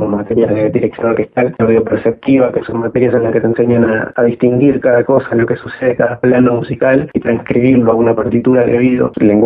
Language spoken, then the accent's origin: Spanish; Esquel, Chubut, Argentina; Nací y me crié en Esquel y bueno, mi interés por la música ya surgió desde temprana edad.